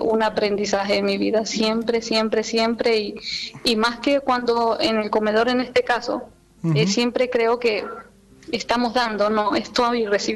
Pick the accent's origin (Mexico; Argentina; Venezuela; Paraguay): Venezuela; porque soy de Venezuela.